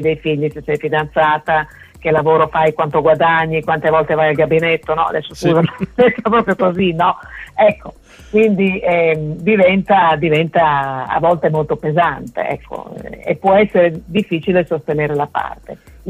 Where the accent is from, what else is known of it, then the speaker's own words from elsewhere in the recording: Bologna, Emilia-Romagna, Italy; born there; sono nata a Bologna ma da genitori diciamo misti, perché mio padre è veneto di origine anche se è vissuto a Bologna per tanti anni, mia madre è di origini ferraresi anche se è nata a Bologna, quindi sono un melting pot.